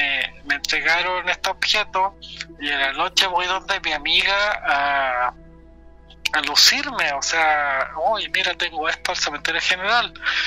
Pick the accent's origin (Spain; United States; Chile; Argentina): Chile; soy de Chile.